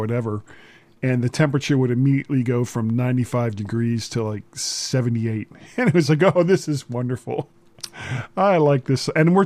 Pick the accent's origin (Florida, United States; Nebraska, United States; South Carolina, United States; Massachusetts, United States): Florida, United States; I grew up in South Florida where, it was pretty much hot all the time.